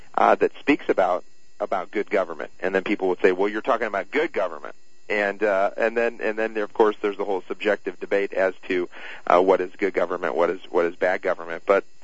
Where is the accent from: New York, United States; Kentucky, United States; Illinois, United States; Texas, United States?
Illinois, United States; Edwardsville; Yeah, I grew up near St. Louis too, in Edwardsville, Illinois.